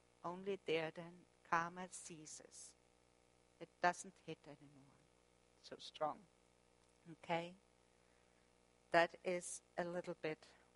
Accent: Germany; accent: German; English is a second language; Sorry, my German accent with the B and the P's sometimes.

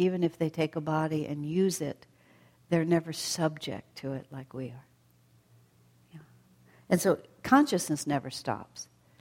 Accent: United States; I'm just not an African man. I'm an American woman.

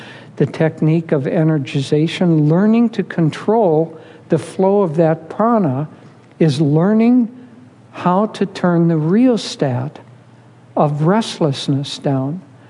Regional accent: Minnesota, United States; I grew up in Minnesota. Apparently, there's a huge mall there, mega mall there.

